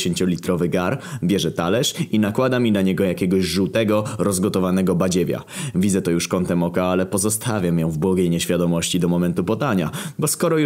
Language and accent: Polish; Wrocław, Lower Silesian Voivodeship, Poland; bo jestem z Wrocławia, a Dolny Śląsk to wcale nie jest prawdziwy Śląsk